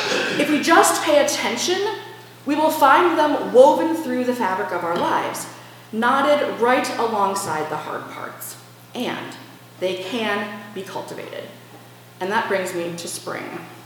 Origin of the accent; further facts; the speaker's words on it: United States; And I grew up in America, and I served in a military that carried a very similar message.